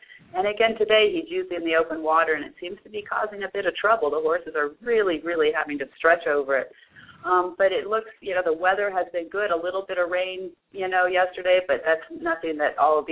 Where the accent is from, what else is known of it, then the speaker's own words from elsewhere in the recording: Orange County, California, United States; Well, I'm a professional from Orange County, California, and I've been doing show jumping all my life.